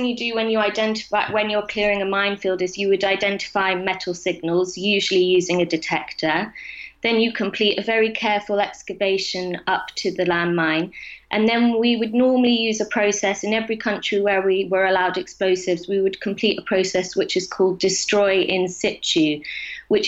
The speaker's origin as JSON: {"language": "English", "region": "Scotland", "country": "United Kingdom", "tie": "born or raised there", "said": "So I grew up in Scotland"}